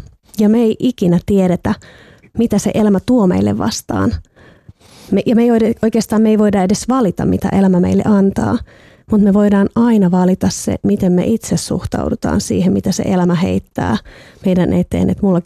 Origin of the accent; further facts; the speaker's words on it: Ostrobothnia, Finland; itse kun mä oon Pohjanmaalta kotoisin, niin meillä on vain Jouppilan vuori, joka on sisään pieni nyppylä